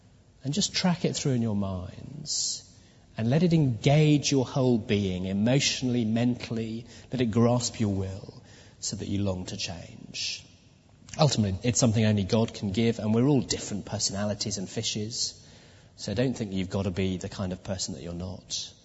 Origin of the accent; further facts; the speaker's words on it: England, United Kingdom; I'm pretty English